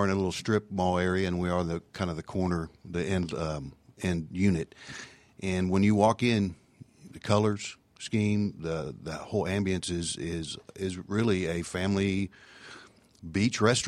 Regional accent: Alabama, United States; growing up on the Gulf Coast, South Alabama, one of the things when we got to Atlanta, we really missed seafood, the fresh seafood that we grew up eating.

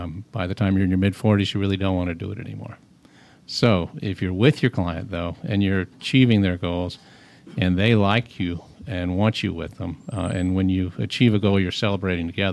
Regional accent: Atlanta, Georgia, United States; No. You know, I grew up in Atlanta. I came back home. I really like it.

